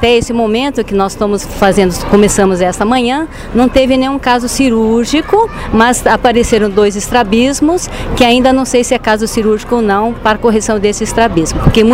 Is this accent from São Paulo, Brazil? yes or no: yes; São Paulo, Brazil; Eu sou de São Paulo, capital, sou descendente de japoneses, meus pais eram japoneses, e a grande maioria dos japoneses se concentraram em São Paulo e foi lá onde eu nasci.